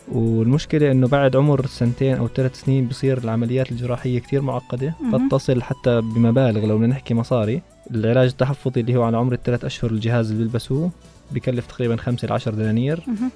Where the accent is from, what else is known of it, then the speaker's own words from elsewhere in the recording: Jordan; خلع الورك أو خلع الولادة زي ما بيسموه عندنا في الأردن